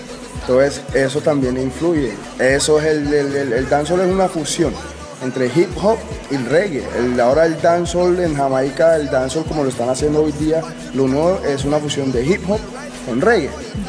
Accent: San Andrés, San Andrés, Providencia and Santa Catalina, Colombia; Acá en San Andrés también hacemos dancehall. Nosotros también somos caribeños, entonces acogimos ese ritmo.

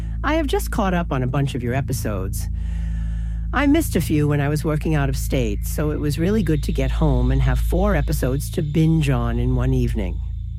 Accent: Des Moines, Iowa, United States; now in Newton, United States; I've been here about 25 years, but I was born and raised in Des Moines, a city about 30 miles away. It's a pretty big city, and I'm guessing you've heard of it.

